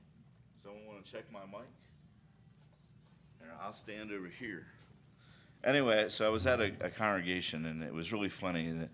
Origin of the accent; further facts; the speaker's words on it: Baltimore, Maryland, United States; now in Israel; I am originally from Baltimore, but I've been living in Israel for the last 13 years.